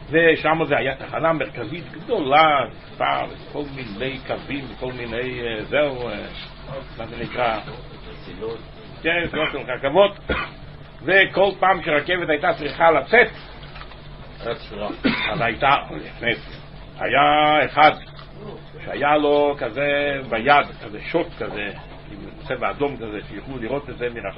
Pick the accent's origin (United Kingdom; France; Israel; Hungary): France; אני בא מצרפת מצרפת אז אני לא יודע איך זה במדינות אחרות